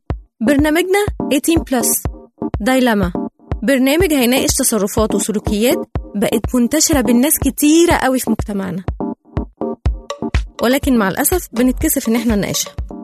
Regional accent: Egypt; اه بتحصل عندنا في مصر على فكره

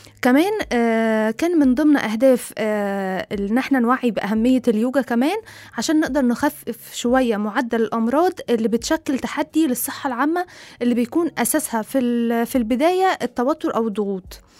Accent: Egypt; لأن إحنا كمجتمع مصري سبيشال يعني

